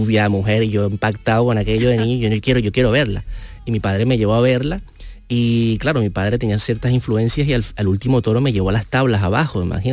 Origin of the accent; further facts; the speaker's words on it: Valencia, Carabobo, Venezuela; born there; yo nací en Valencia, Venezuela.